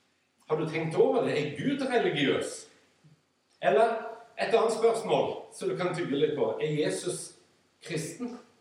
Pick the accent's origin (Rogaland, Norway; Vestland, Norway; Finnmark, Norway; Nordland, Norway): Rogaland, Norway; Sandnes; For å fortelle min egen troshistorie, så vokste jeg opp nede på Sandnes.